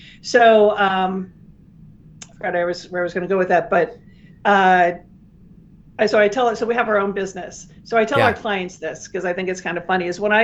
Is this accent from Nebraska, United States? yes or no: yes; Omaha, Nebraska, United States; I grew up in Nebraska.